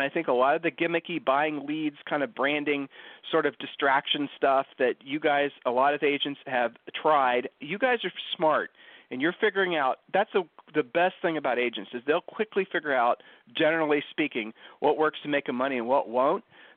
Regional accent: Ohio, United States; because we're from Ohio and that's basically ingrained in us that we're supposed to always be humble.

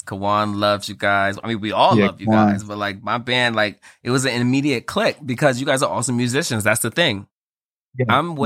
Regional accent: New York City, New York, United States; I love you, but I'm moving to Bed-Stuy. I'm from Bed-Stuy.

